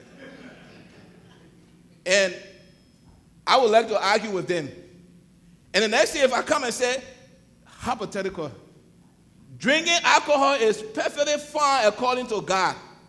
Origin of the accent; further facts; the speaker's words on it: Liberia; my church, I grew up in Liberia, right? It's a Baptist church.